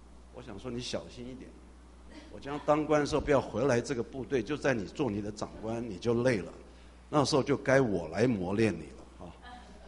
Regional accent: Taiwan; 我是从台湾来啊，在台湾呢、啊，在过去啊，每一个男性都要当兵才能出来，要受军训。

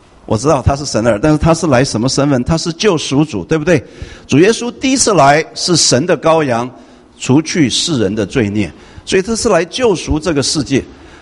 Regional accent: Taiwan; 在我从台湾来

